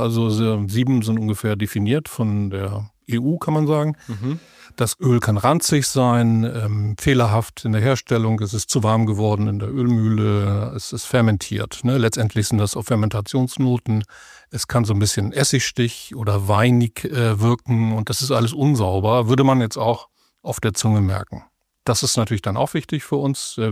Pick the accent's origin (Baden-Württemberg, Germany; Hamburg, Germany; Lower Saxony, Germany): Hamburg, Germany; Miguel und ich, wir kommen hier aus Hamburg